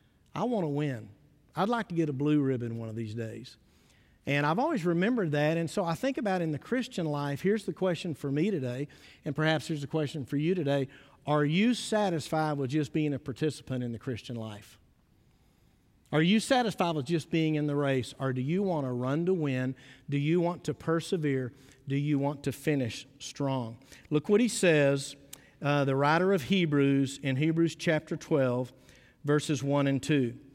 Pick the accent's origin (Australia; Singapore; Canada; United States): United States; Midland, Texas; also born or lived in Brownwood; I grew up in Midland, did a little time in Aggieland, and then did 14 years in Brownwood, Texas.